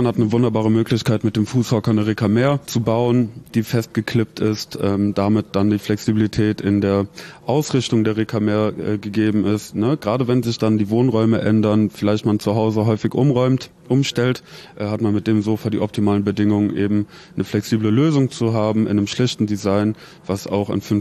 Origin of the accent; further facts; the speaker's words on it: Cologne, North Rhine-Westphalia, Germany; now in Zurich, Switzerland; Natürlich ist es als Kölner schwierig, aus Köln wegzuziehen. Das ist eine lebenswerte Stadt.